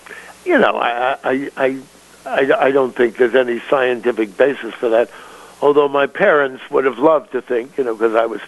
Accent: Bronx, New York, United States; I was born and raised in the Bronx, and the school, I would say, was about 80% Jewish

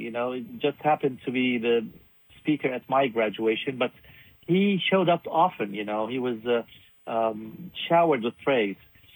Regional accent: Iraq; Well, especially when growing up in Iraq under Saddam Hussein.

